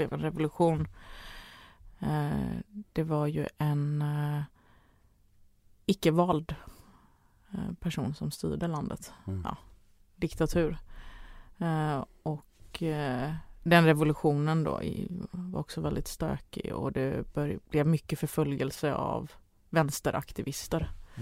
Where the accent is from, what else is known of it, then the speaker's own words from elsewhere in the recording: Ängelholm, Skåne, Sweden; born there; Mina föräldrar kom ju hit som flyktingar. Mm. Och jag är född i Ängelholm då. Så det var ju någon flyktingbostäder där.